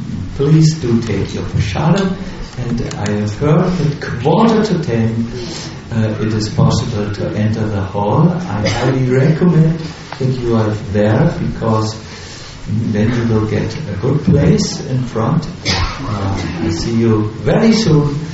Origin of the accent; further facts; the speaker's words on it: Germany; English is a second language; I'm sorry, we come from Germany, we are sort of uncivilized.